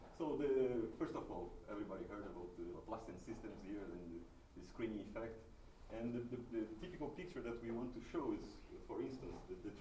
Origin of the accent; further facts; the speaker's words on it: Fortaleza, Ceará, Brazil; English is a second language; I come from Brazil, from the very nose of Brazil. It's a city called Fortaleza in the state of Ceará. It's a very dry place, but very nice.